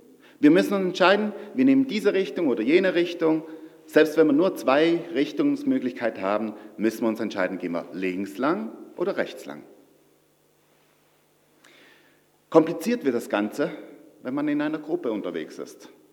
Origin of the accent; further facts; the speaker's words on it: Switzerland; now in Germany; Ich bin ja Schweizer, von daher habe ich kein Wahlrecht hier in Deutschland.